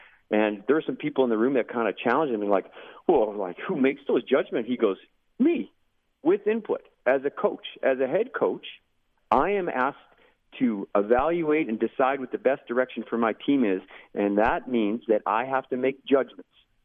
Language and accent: English; Canada; as a Canadian kid, you come in and your jaw drops.